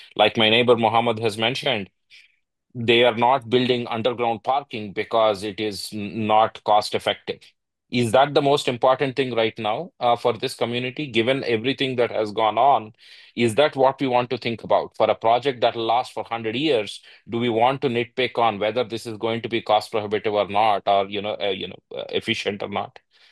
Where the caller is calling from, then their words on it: India; I'm actually speaking from India.